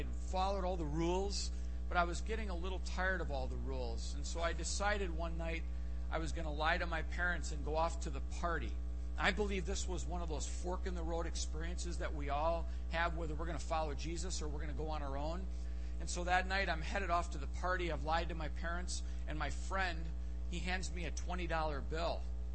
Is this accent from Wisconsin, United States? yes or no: yes; Wausau, Wisconsin, United States; I grew up in Wausau. You'll laugh and say, well, wait a minute, don't you live in Wausau? Yes, we've never moved in our whole life.